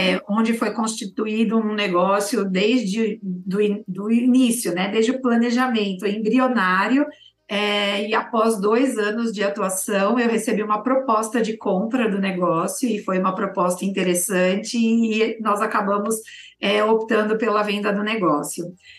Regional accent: São Paulo, Brazil; São Paulo.

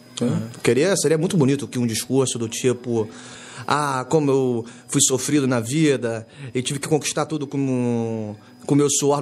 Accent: Angra dos Reis, Rio de Janeiro, Brazil; 32 anos, sou casado, tenho dois filhos. E, bom, não nasci em Angra, nasci no Rio de Janeiro. Mas sempre tive raiz em Angra.

